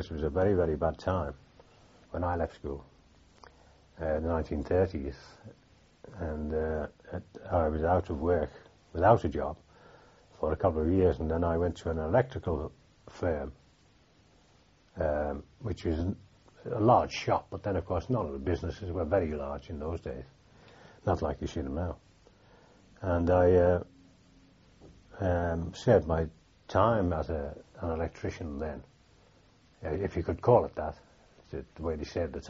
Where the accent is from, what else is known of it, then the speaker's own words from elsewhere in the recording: Liverpool, North West England, United Kingdom; born there; I was born in Liverpool. In a street called Doncaster Street. That's been demolished.